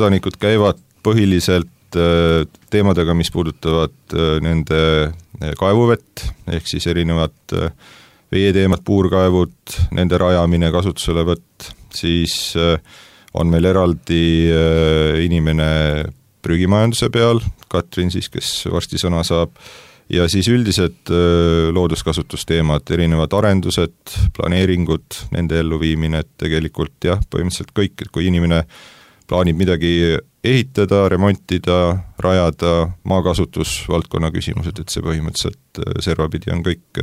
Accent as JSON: {"language": "Estonian", "region": "Saare County", "country": "Estonia", "said": "ma olen ise Saaremalt pärit"}